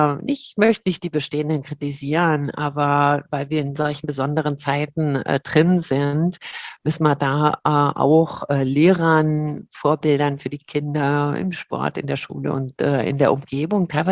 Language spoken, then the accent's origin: German; Berlin, Germany; also born or lived in Cologne; Köln geboren, aber ich fühle mich sehr als Berlinerin da drin. Also mit einem kleinen Kindesalter bin ich da hingekommen